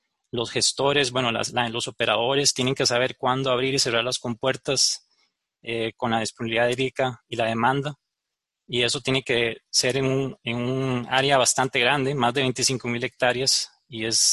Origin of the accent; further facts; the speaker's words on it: Costa Rica; yo vengo de Costa Rica